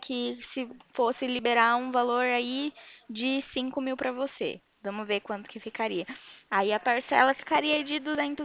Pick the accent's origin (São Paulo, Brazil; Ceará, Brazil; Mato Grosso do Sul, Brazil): São Paulo, Brazil; eu sou interior de São Paulo.